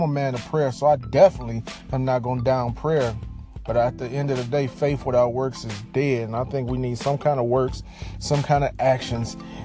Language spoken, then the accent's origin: English; Pontiac, Michigan, United States; now in Detroit, United States; from the company that I have here in Detroit called Push Detroit. And I also have Push Pontiac from my hometown